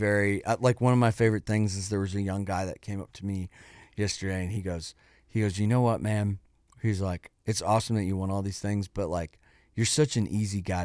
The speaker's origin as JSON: {"language": "English", "town": "Spirit River", "region": "Alberta", "country": "Canada", "said": "I was born in Spirit River, Alberta. I grew up playing hockey."}